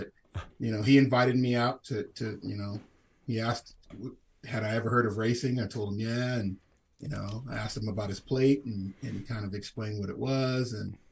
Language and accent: English; San Diego, California, United States; also born or lived in St. Louis; my stepdad was in the military, so we moved to San Diego when I was like 2 years old. Originally, I'm from St. Louis.